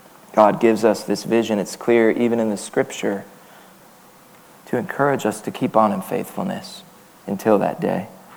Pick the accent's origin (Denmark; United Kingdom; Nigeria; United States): United States; San Antonio, Texas; I'm from San Antonio. And I love the Spurs.